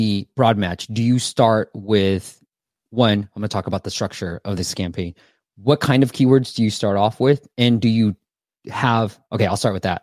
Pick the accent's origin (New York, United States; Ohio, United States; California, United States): New York, United States; accent: New York; You don't like my New York accent?